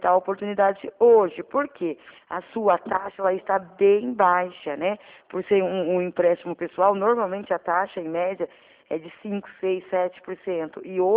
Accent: Capivari, São Paulo, Brazil; Eu sou da cidade de Capivari

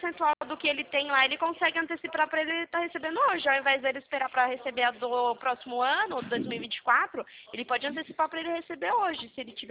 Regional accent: Sorocaba, São Paulo, Brazil; Aqui de Sorocaba.

